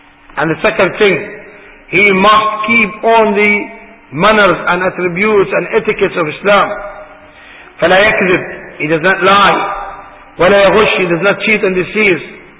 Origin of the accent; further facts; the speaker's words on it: Saudi Arabia; مثلا عندنا في السعودية نلبس الثوب